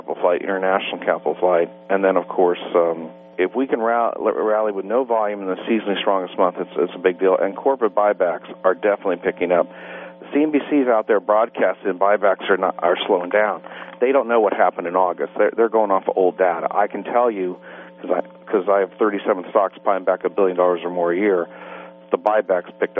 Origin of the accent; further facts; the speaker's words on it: California, United States; Well, it's pretty simple. I'm from California